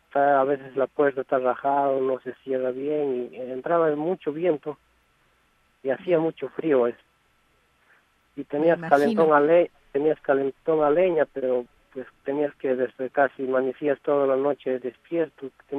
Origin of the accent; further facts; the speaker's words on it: Huancayo, Junín, Peru; Fue la primera vez porque yo soy de Huancayo, y allá no hace mucho frío.